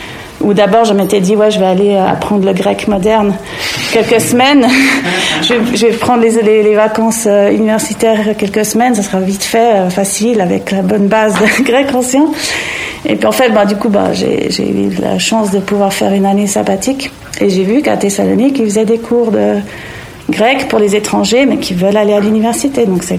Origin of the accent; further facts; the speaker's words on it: Switzerland; en tant que Suisse et non européen